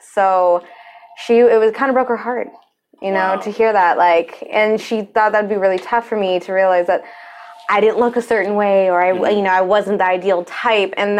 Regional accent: United States; I'm an American, okay? I may be brown, but I am an American.

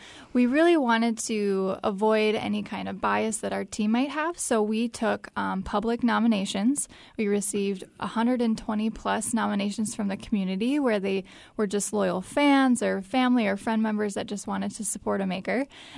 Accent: Bismarck, North Dakota, United States; also born or lived in Minneapolis; Yeah, so I grew up in Bismarck. I'm a Bismarck native. And then I went to Minneapolis to study graphic design, and I thought that was going to be my home.

